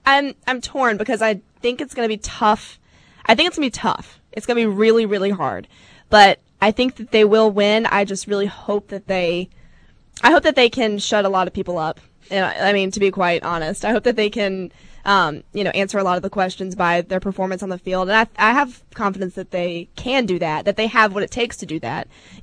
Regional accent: Atlanta, Georgia, United States; I came from Atlanta, so, I mean, not that, like, I was never a diehard Falcons fan

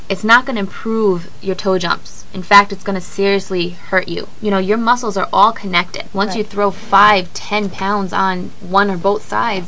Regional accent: Rhode Island, United States; oh, you're from Rhode Island? I'm from Rhode Island too.

